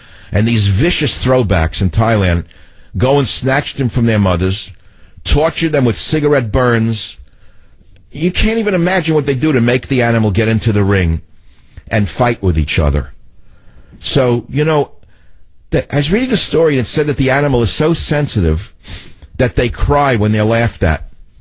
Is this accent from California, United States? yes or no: yes; San Francisco, California, United States; Here, … on KSFO, right in my hometown, San Francisco.